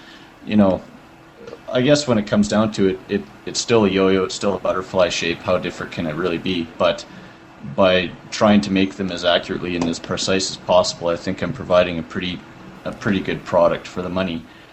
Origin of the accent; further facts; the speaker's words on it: Calgary, Alberta, Canada; I'm from Calgary, Alberta, Canada, way up here, way in the north.